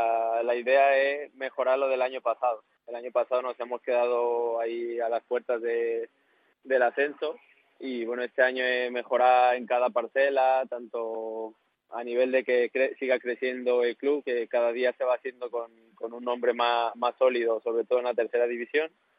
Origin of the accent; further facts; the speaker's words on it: Mexico; now in Spain; volvería a tomar la misma decisión de partir de México, porque al final de niño, cuando uno está en México, pues su sueño es jugar en Europa